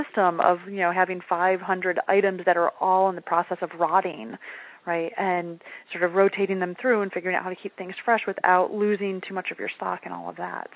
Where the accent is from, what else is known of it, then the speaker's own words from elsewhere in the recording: Michigan, United States; I'm actually from Michigan, and so I came up, one of my first jobs was at a Big Boy